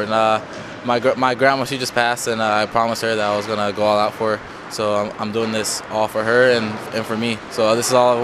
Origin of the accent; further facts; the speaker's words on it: San Diego, California, United States; It's a small town. I'm from San Diego, so it's not what I'm used to, but I like it.